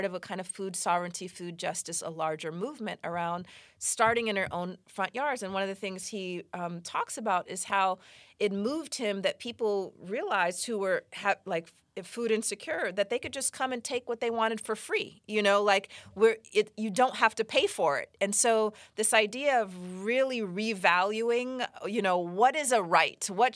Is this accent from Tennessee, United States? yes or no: no; Los Angeles, California, United States; So, you know, I grew up partly here in Los Angeles